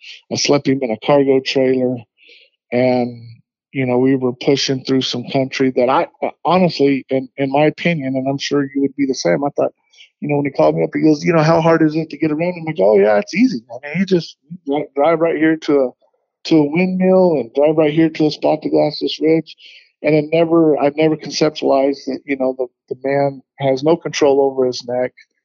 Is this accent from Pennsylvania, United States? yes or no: no; Arizona, United States; I mean, I grew up in Arizona. I've hunted Arizona my whole life.